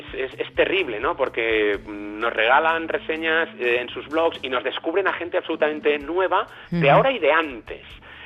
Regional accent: Valldoreix, Catalonia, Spain; Más en concreto de Valldoreix, ¿vale? Bueno, ahí sigue viviendo mi madre

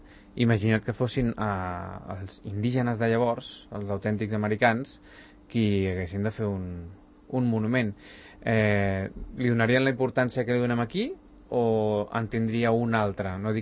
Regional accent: Catalonia, Spain; que sapigueu que som catalans, que som un poble orgullós de ser català i que ja sabeu que som independents.

